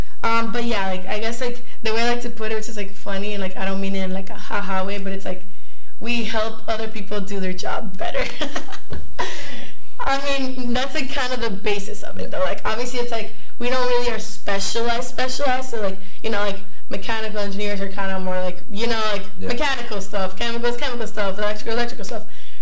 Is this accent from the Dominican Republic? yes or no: yes; Dominican Republic; I'm from Dominican Republic, and in DR, it's not, like, a big, like, major